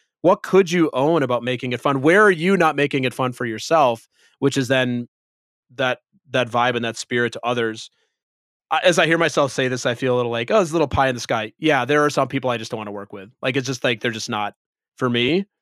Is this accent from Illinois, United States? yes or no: no; Minnesota, United States; Like I grew up Lutheran in Minnesota.